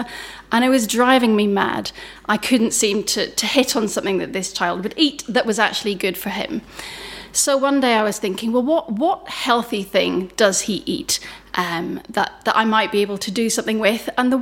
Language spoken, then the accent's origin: English; Northern Ireland, United Kingdom; I come from a catering family. I grew up in Northern Ireland.